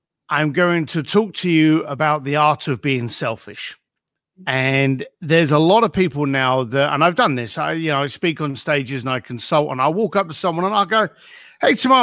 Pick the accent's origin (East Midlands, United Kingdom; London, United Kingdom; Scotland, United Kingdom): London, United Kingdom; I'm Irish lad from East London, born and raised in a Brick Lane family.